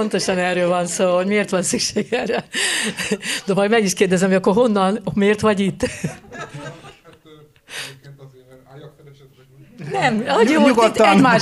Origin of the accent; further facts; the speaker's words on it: Lake Balaton, Hungary; gyakorlatilag ott töltöttem a gyerekkoromat, és belém ivódtak a napsugarai, és kicsit megint más egy balatoni lánynak a bőre, meg a lelke, és ugyanakkor imádom Budapestet és a vidéki Magyarországot.